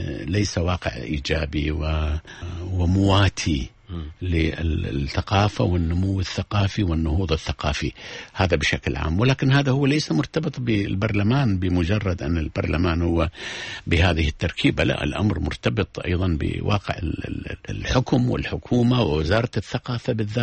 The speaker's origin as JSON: {"language": "Arabic", "country": "Iraq", "said": "أنا كمواطن عراقي، كناخب عراقي"}